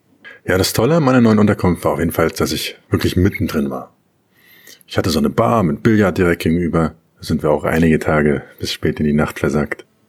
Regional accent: Germany; In Deutschland, wo ich herkomme, geht man schweigend oder maximal so nickend aneinander vorbei.

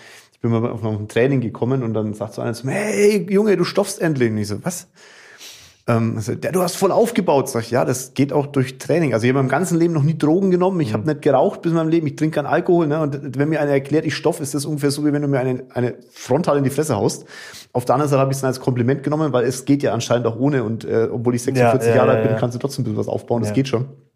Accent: Kulmbach, Bavaria, Germany; ich komme aus Kulmach, weißt du, da gab es ein Fitnessstudio

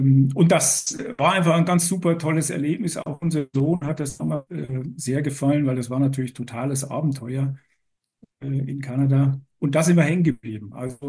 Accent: Bavaria, Germany; born there; accent: Bavarian; now in Taunus, Germany; Bin aber geboren in Bayern und wer genau hinhört, hört vielleicht noch so einen leichten bayerischen Einschlag. Den kriegt man Gott sei Dank nicht ganz weg. Aber mittlerweile wohne ich schon seit Anfang der 80er Jahre, wie gesagt, hier im Taunus.

